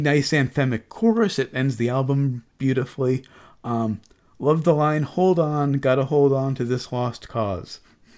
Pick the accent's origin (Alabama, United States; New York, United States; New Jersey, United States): New Jersey, United States; We're both originally from Jersey. I still live here.